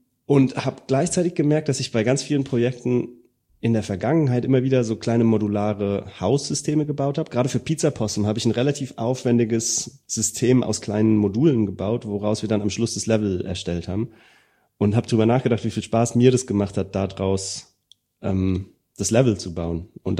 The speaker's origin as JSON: {"language": "German", "town": "Rossbach", "country": "Germany", "tie": "born or raised there", "said": "man von da, wo ich aufgewachsen bin, das Dorf, wo ich herkomme, hat 50 Einwohner."}